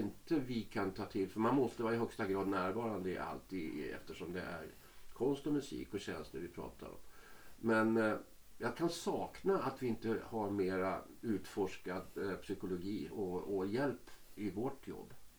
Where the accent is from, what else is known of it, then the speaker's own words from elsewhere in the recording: Eskilstuna, Södermanland, Sweden; jag kom ifrån Eskilstuna och det var på musikskolan då där.